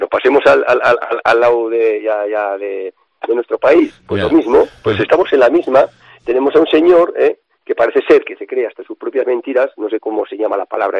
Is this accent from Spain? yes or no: yes; Valtierra, Navarre, Spain; yo Valtierra ya lo domino, ¿vale? Mi pueblo ya lo domino